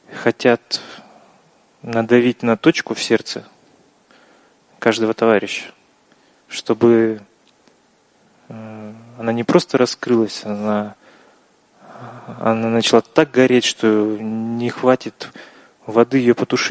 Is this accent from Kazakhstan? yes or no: yes; Kazakhstan; я из Казахстана, с Алматинской группы, со Астанинской группы.